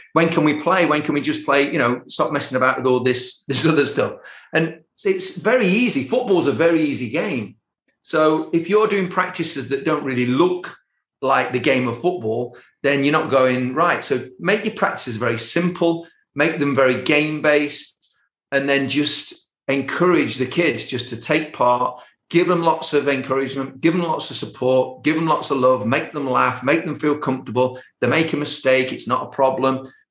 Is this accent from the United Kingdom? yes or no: yes; England, United Kingdom; No, I'm English. I don't come from Finland.